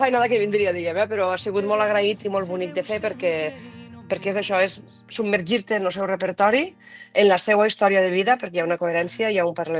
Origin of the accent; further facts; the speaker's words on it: Tortosa, Catalonia, Spain; jo sóc una tortosina de soc arrel, però que quan me pregunten d'on sóc, dic de l'Ebre